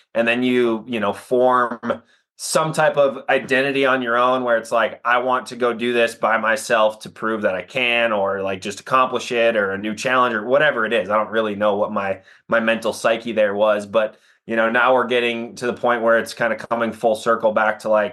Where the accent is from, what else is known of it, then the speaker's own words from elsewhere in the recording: Wisconsin, United States; And then I was from Wisconsin, as you said, so spent a lot of time chasing deer and turkeys and ducks. You know, we're in central Wisconsin, south central. The Horicon Marsh was my backyard.